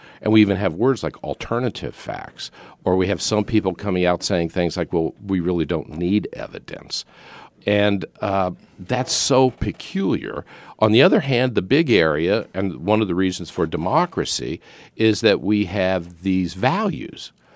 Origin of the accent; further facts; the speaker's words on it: Midwest, United States; now in New York, United States; No, I'm from the Midwest.